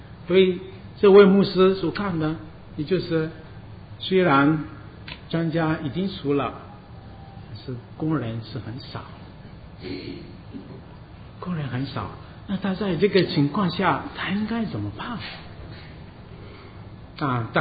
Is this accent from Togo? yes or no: yes; Togo; 这是我的国家多哥，这个国家，看，这是我的家乡，很小的